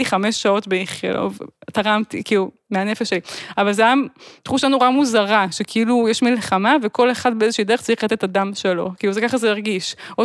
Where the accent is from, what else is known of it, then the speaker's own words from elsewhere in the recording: Tel Aviv, Tel Aviv District, Israel; אני תל אביבית.